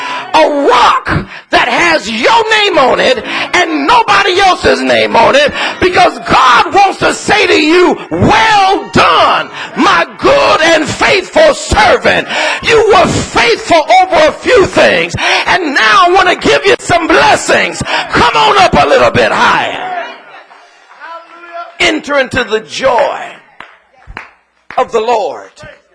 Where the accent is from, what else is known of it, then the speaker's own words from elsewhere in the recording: Los Angeles, California, United States; I'm from South Central, maybe I'll go through the South Central gate.